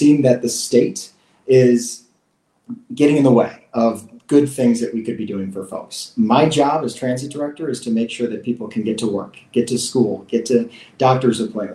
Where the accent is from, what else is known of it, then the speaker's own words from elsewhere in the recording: Racine, Wisconsin, United States; And so that's why I'm running, because I think that we can't give up on places that I grew up in here in Racine.